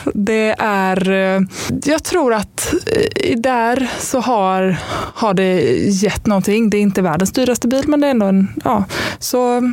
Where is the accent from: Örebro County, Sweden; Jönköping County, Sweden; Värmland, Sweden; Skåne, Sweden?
Jönköping County, Sweden; Jönköping; now in Stockholm, Sweden; jag kommer från Jönköping. Så jag har köpt en bostadsrätt i Jönköping.